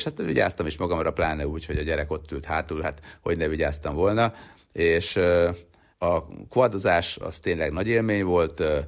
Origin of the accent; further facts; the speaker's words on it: Sopron, Győr-Moson-Sopron, Hungary; mert soproni gyerek vagyok